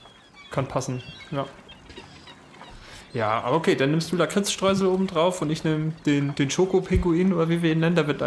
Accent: Schleswig, Schleswig-Holstein, Germany; Wir sind ja beide in Schleswig aufgewachsen in der Umgebung.

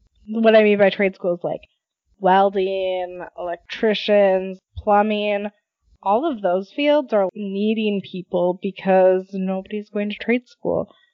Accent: Wisconsin, United States; I did not like growing up in Wisconsin. If you hear me talk about Wisconsin, I will just rant about how I will never move back.

